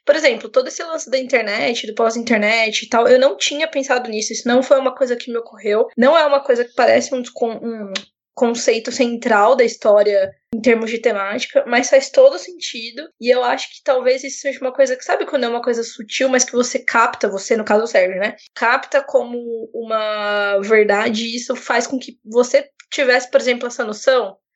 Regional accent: São Paulo, Brazil; eu sou do interior de São Paulo e tudo mais

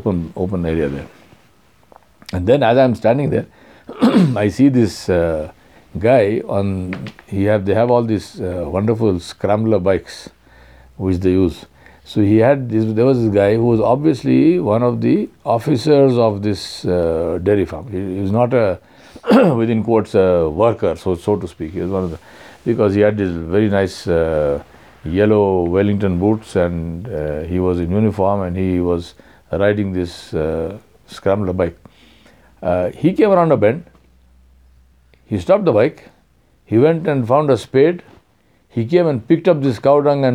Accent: India; You know, it's very important for me as an Indian to be able to see these things.

